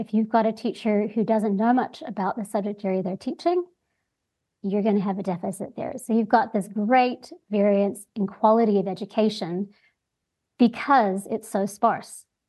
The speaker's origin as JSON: {"language": "English", "country": "New Zealand", "tie": "born there", "said": "I was born in New Zealand and, of course, ended up back here because it doesn't compare to here."}